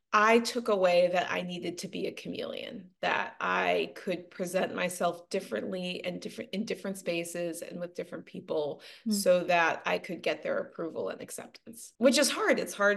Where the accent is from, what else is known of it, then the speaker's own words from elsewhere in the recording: California, United States; born there; So I was born just outside of Los Angeles.